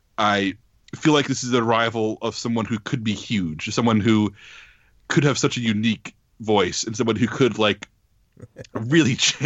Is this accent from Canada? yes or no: no; United States; And it requires an introduction for me as an American.